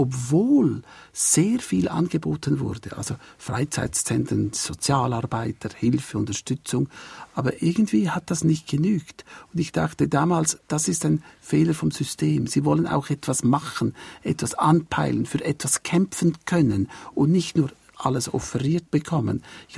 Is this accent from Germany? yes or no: no; Switzerland; Nein, ich fühle mich dann oft auch als Schweizer dort, denke, die Schweiz hat auch etwas zu bieten mit ihren Kompetenzen